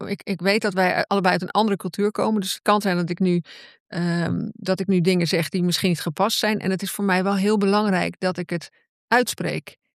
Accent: Netherlands; ik ben een Nederlander en dit is hoe ik het gewend ben.

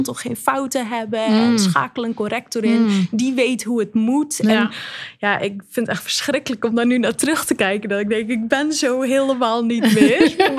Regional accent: Zeeland, Netherlands; Kijk, ik kom uit Zeeuw-Vlaanderen en misschien horen sommige luisteraars ook wel een accent.

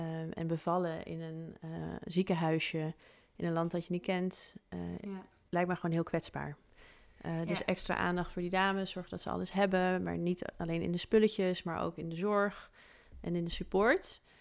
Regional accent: Netherlands; Want het zou best kunnen dat wij als Nederlanders ook een keertje op de vlucht moeten als het water wat hoog komt.

